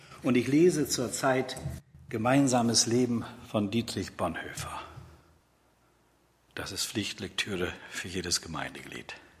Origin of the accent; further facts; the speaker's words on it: Bünde, North Rhine-Westphalia, Germany; In dem Dorfteil, wo ich groß geworden bin, wo ich zur Schule gegangen bin, in dünner Holz, gibt es einen Weg.